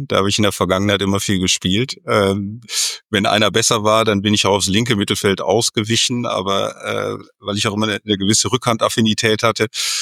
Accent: Mülheim an der Ruhr, North Rhine-Westphalia, Germany; Ich komme aus Mülheim an der Ruhr

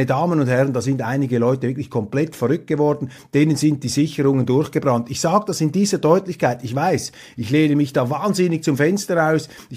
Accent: Switzerland; vor allem auch wir als Schweizer Bürger dürfen uns das nicht bieten lassen.

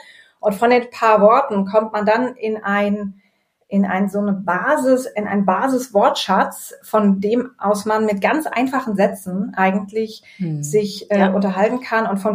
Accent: North Rhine-Westphalia, Germany; moved away as an adult; also born or lived in Nijmegen; now in Netherlands; ich bin am Niederrhein aufgewachsen. Und nach meinem Abitur hat es mich in die Niederlande verschlagen und habe dort in Nimwegen erst studiert

